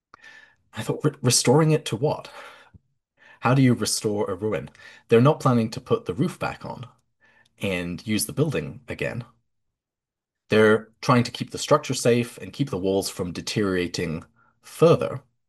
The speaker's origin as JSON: {"language": "English", "country": "United Kingdom", "tie": "born or raised there", "said": "So in my family, growing up in the United Kingdom, holiday usually meant that we were visiting a historical site."}